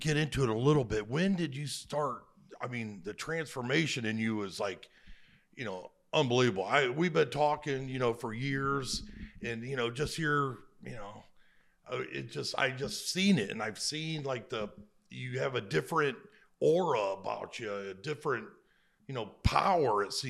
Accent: Lakemore, Ohio, United States; We've known each other a long time. We grew up in Lakemore together

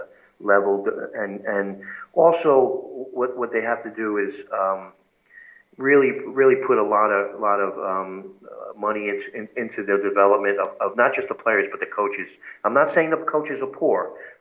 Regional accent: Bronx, New York, United States; Yeah, I mean, growing up in the Bronx, I never saw any haggis there.

